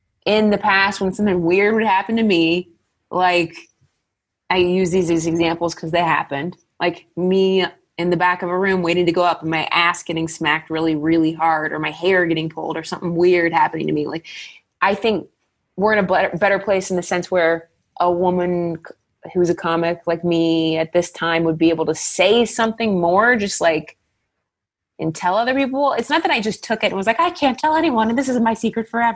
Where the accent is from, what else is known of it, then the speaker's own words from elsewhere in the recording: Ohio, United States; I mean, you know, I'm from Ohio too, but I hear you.